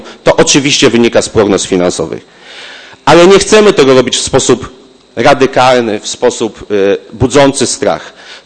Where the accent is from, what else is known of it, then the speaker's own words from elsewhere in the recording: Poznań, Greater Poland Voivodeship, Poland; Po dziewiąte, jestem z Poznania, jestem oszczędny.